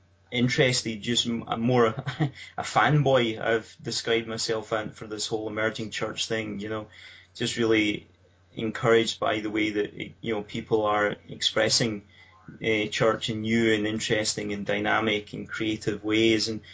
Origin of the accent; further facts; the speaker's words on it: Motherwell, Scotland, United Kingdom; accent: Scottish; I'm a member of the Salvation Army in Bells Hill. If you probably haven't gathered by my accent by now, I'm Scottish. Come from a town called Motherwell in Lanarkshire, just outside of Glasgow.